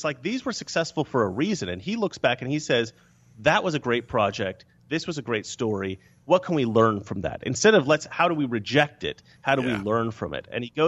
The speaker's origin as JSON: {"language": "English", "region": "Oregon", "country": "United States", "tie": "born or raised there", "said": "I didn't really have Jewish friends growing up. I grew up in Oregon. We don't have anybody really but white people, white Christians, regular folks from Europe. But when I moved to Florida for school, I went to University of Miami"}